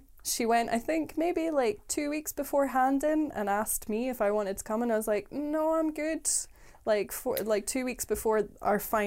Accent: Edinburgh, Scotland, United Kingdom; I'm from Edinburgh originally, and I moved up for that.

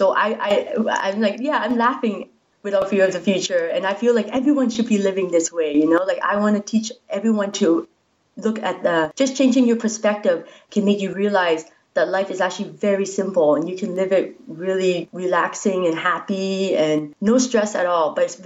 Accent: Prince Rupert, British Columbia, Canada; also born or lived in Edmonton / Calgary / Toronto / Vancouver; Yeah, I spent most of my childhood in Prince Rupert, though.

